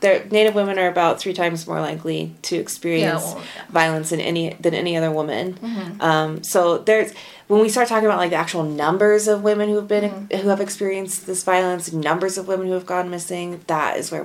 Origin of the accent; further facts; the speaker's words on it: Oklahoma, United States; You know, Oklahoma. I'm from Oklahoma, so I feel fine taking that shot.